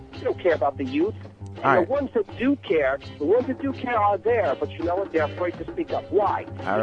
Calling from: Setauket, New York, United States; I'm calling from Setauket

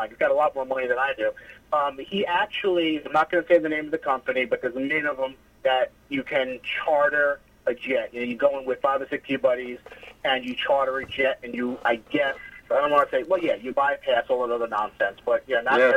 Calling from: Port Jefferson, New York, United States; I'm actually in Port Jeff. I'm domestic.

